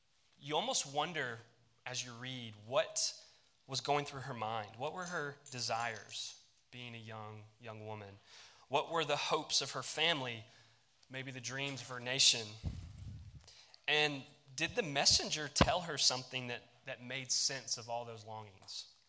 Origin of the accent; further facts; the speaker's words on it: United States; As an American, I can't fully comprehend what it meant